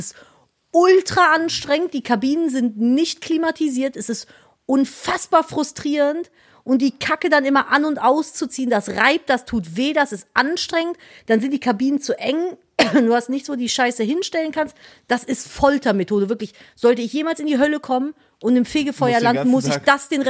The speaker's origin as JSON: {"language": "German", "town": "Cologne", "region": "North Rhine-Westphalia", "country": "Germany", "said": "ich bin Kölnerin."}